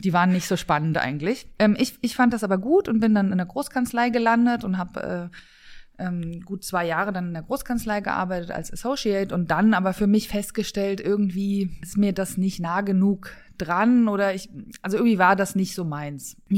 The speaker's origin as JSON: {"language": "German", "region": "Hesse", "country": "Germany", "tie": "born or raised there", "said": "Ich bin hier im Vordertaunus aufgewachsen"}